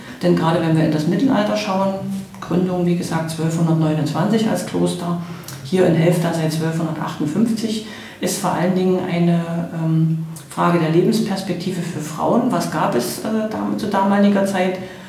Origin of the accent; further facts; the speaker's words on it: Halle, Saxony-Anhalt, Germany; in meiner Heimatstadt Halle